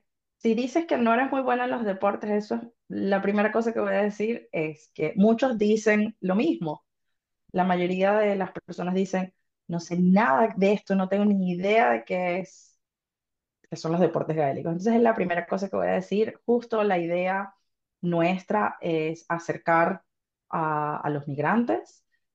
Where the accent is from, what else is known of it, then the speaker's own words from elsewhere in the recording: Venezuela; now in Ireland; como bien dijiste. Yo soy venezolana, vivo en Irlanda desde hace 10 años